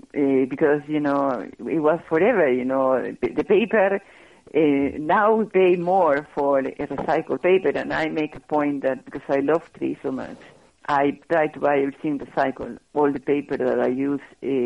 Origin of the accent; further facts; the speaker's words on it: Peru; moved away as an adult; I did growing up in Peru, and I have a very, very funny upbringing, because, you know, my mom being Danish